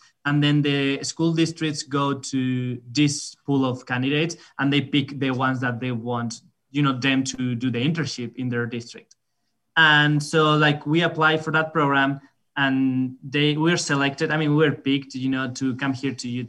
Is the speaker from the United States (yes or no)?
no; Spain; English is a second language; Yeah, we are from Spain. That's all we do. Play soccer and talk about soccer, right?